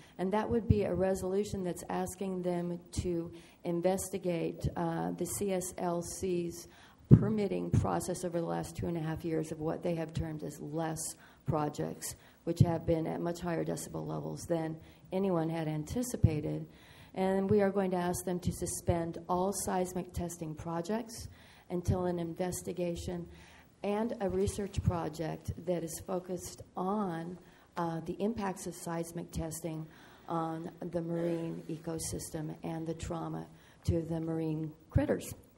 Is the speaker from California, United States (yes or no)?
yes; Morro Bay, California, United States; from Morro Bay.